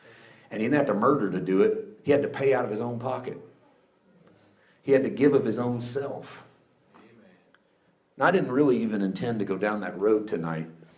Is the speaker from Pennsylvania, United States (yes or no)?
no; Missouri, United States; now in California, United States; I wasn't raised around orange trees. I grew up in Missouri. I moved to California. I got an orange tree in my yard.